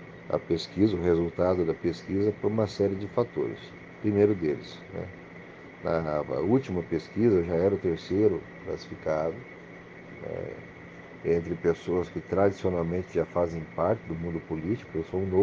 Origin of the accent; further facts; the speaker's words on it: Paraná, Brazil; nascemos aqui, somos pé-vermelho e trabalhamos na Polícia Militar a vida inteira aqui, em favor da comunidade